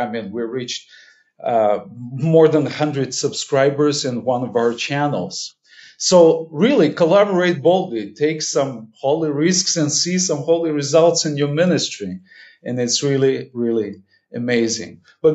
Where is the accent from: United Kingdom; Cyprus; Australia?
Cyprus; English is a second language; Hello everybody … I come from Cyprus, so I can share my presentation with you today.